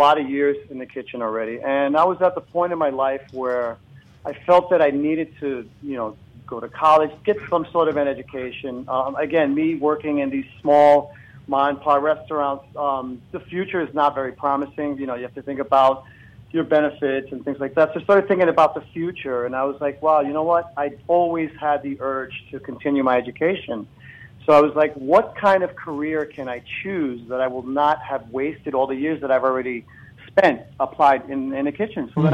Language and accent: English; New York, United States; Anyone who could equate to growing up in New York in the 70s could definitely appreciate what I have to say.